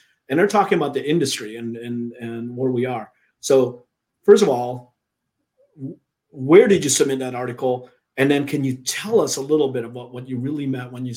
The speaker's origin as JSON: {"language": "English", "region": "Minnesota", "country": "United States", "tie": "born or raised there", "said": "And I grew up in Minnesota, by the way."}